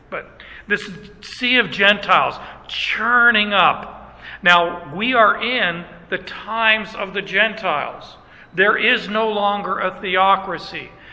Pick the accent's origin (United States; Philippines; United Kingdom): United States; Arizona; But then I grew up in Arizona, which had no water anywhere around except a couple hundred feet below the earth.